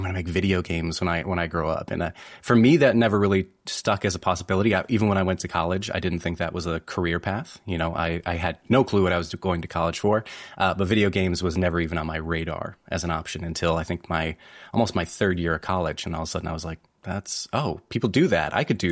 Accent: Bath, New York, United States; Yeah, Bath, New York. So just a really, really small town. Not a lot of people there, not a tech hub, no game studios or anything around there.

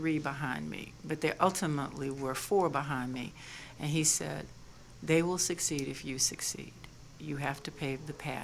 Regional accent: Lynchburg, Virginia, United States; So I'm from Lynchburg, Virginia. I am the oldest of five.

